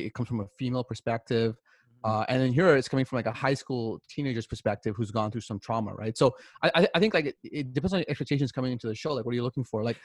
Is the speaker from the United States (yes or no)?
no; India; But I think my Indian experience, there are certain elements that I can like relate to this girl's like upbringing.